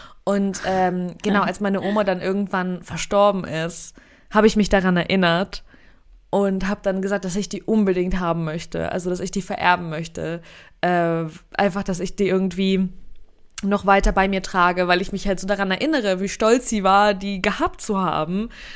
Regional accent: Saint Petersburg, Russia; die hat man sich damals bei uns in St. Petersburg, hat sie meine Mutter geholt

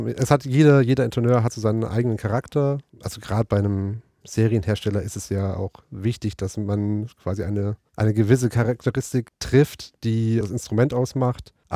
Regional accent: Baden-Württemberg, Germany; born there; Ich komme gebürtig aus Baden-Württemberg auch, habe bei Firma Seiler in Kitzingen meine Ausbildung gemacht, war dann auch in Stuttgart direkt in Filderstadt und in Esslingen in zwei Reparaturbetrieben

